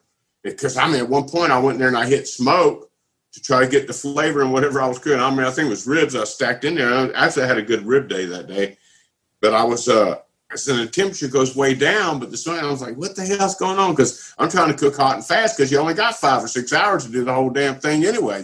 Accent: Louisiana, United States; also born or lived in Florida; Like, I'm from Southwest Louisiana, man, grew up in Florida, too.

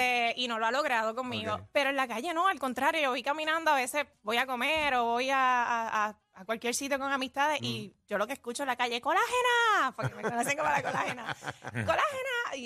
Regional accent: Orocovis, Puerto Rico; yo soy de Orocovis, así que toda mi familia está por allá.

